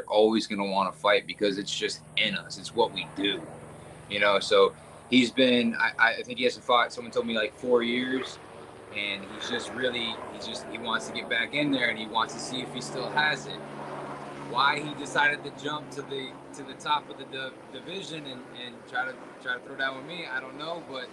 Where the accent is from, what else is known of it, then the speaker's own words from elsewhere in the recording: Oldsmar, Florida, United States; Born and raised here in Oldsmar, Florida.